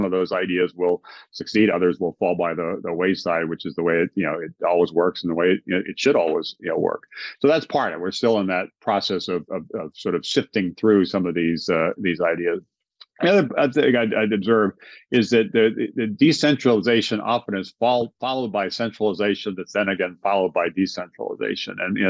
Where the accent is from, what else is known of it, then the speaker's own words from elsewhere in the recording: Hawaii, United States; even though I grew up in Hawaii, to be in Washington, D.C. that summer.